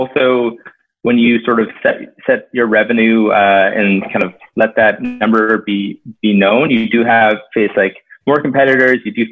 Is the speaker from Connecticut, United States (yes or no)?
yes; Connecticut, United States; So I grew up in Connecticut.